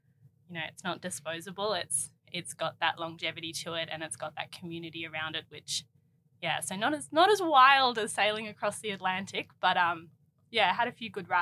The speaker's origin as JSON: {"language": "English", "town": "Sydney", "region": "New South Wales", "country": "Australia", "tie": "born or raised there", "said": "I grew up sailing on Sydney Harbour"}